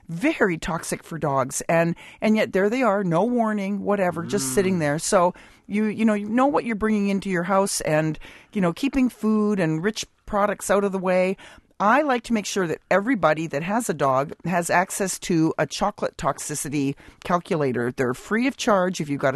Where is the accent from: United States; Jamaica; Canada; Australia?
Canada; moved away; it's been a long time since I've lived in Canada, but I'm a Canadian